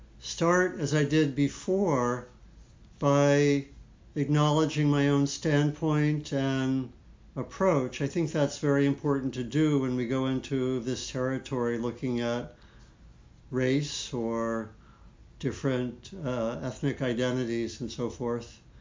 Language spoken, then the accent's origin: English; Maryland, United States; also born or lived in Washington, D.C.; I lived in Maryland, where I grew up. I was born in Washington, D.C., parents both from New York. And I grew up in Maryland, outside of D.C., and not far from an African-American community.